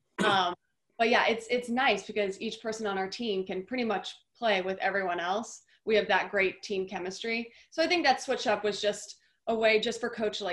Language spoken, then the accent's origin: English; California, United States; Sammy Slater, who I grew up playing against in California